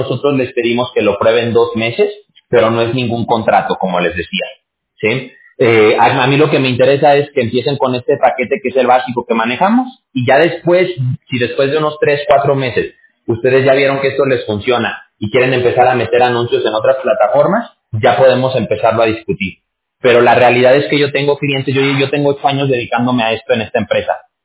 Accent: Aguascalientes, Mexico; yo soy de Aguascalientes. ¿No sé si ubican por Aguascalientes ustedes?

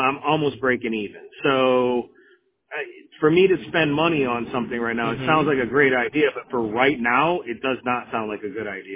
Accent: Cleveland, Ohio, United States; yeah, I know. I know. I'm from the Cleveland area.

